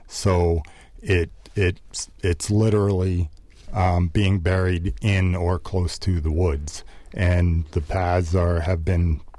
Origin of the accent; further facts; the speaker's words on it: Colorado, United States; I'm from Colorado. I've been a general contractor home builder in Colorado and have been for 32 years.